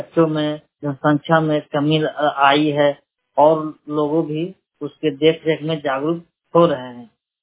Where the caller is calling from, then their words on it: Satkurua, Bihar, India; मैं रजौली नवादा डिस्ट्रिक्ट से बोल रहा हूँ। मेरा गांव सतकुरुआ है।